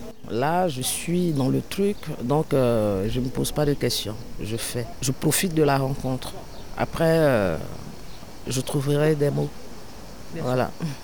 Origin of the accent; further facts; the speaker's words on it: Côte d’Ivoire; en tant qu'ivoirienne d'origine, de nationalité, voilà, ivoirienne, ouais, je fais mes projets ici